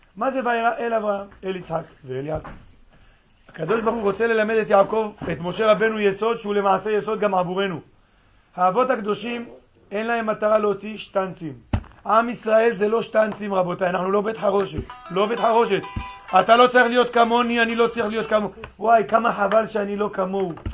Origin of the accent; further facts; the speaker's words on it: Morocco; מילא זה שאני ואתה לא דומים, טוב, אתה שתהיה בריא תימני, אני מרוקאי, מה נעשה?